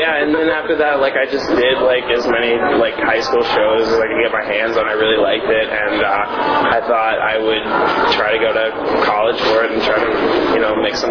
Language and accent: English; Maryland, United States; Well, I am Caucasian, of Swedish descent, and I grew up in Washington, D.C., actually right outside in Maryland, Central Park